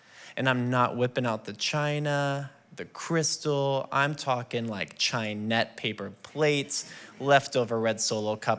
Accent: The Woodlands, Texas, United States; I grew up in the Woodlands, and if you don't know, that's a planned community.

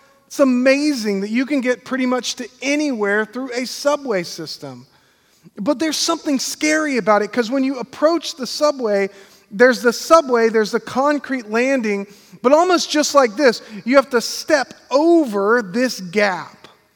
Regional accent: Pensacola, Florida, United States; also born or lived in New York; I grew up in Pensacola in this area, and I left.

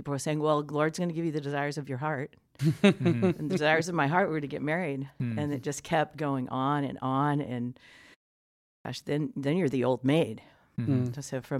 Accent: California, United States; I had, growing up in Southern California, a bunch of my friends were Jewish.

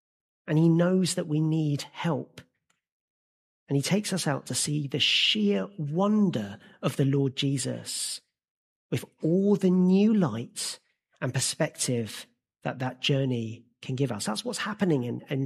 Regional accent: Barming, South East England, United Kingdom; Now, I grew up in Barming near Maidstone and went to school in Kent.

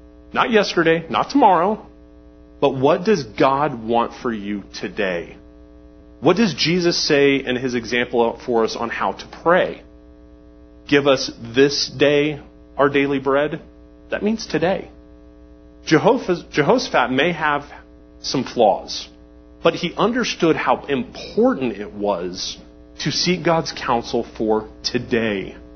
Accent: England, United Kingdom; I'm going to call him Micah because I'm English and I can't say that.

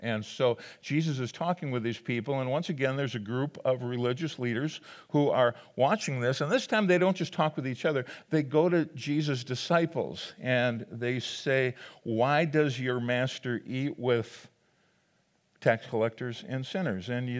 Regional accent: Minnesota, United States; We're from Minnesota. A little weather doesn't stop us.

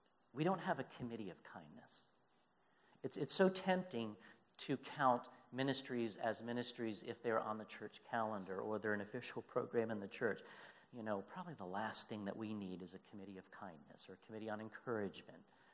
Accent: Annapolis, Maryland, United States; moved away as an adult; also born or lived in West Springfield, Pennsylvania; I grew up in Annapolis, Maryland. And then I went to West Springfield, PA. That's about 7 hours from home. I arrived in West Springfield, PA in 1993.

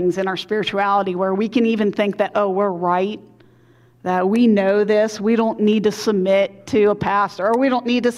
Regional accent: Maryland, United States; also born or lived in New England; Now, I grew up in Maryland, so I wasn't south or north. I was kind of like in the middle. So I grew up not too far from Baltimore.

